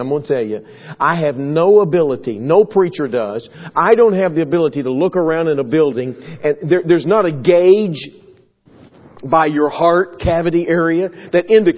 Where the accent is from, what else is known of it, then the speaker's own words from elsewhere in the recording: Texas, United States; Now, I'm a Texan by birth, okay? I grew up in Texas.